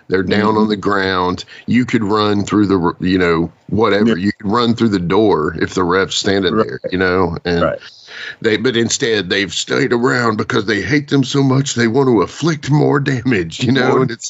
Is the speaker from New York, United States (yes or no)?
yes; Buffalo, New York, United States; I'm 33 from Buffalo.